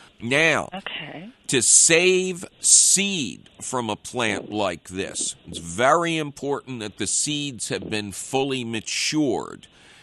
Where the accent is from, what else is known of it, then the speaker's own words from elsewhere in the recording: Philadelphia, Pennsylvania, United States; And because I'm from Philadelphia, I will talk to the plant a little bit up front.